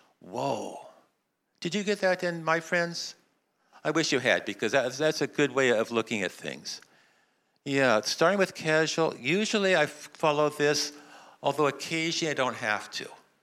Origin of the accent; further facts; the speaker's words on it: United States; now in Australia; I came from America, and I've come to Australia, which is a good distance.